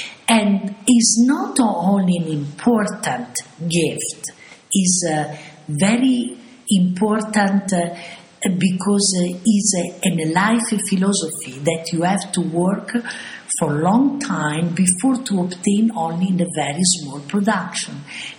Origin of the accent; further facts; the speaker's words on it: Bologna, Emilia-Romagna, Italy; English is a second language; I came from Bologna and it was a surprise for me too. Bologna are 35 kilometers far from here.